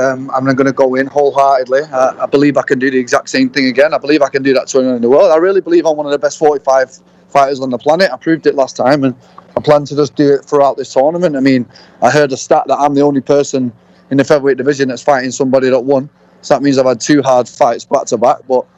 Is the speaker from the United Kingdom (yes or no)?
yes; Manchester, North West England, United Kingdom; That's my home team. I'm from Manchester.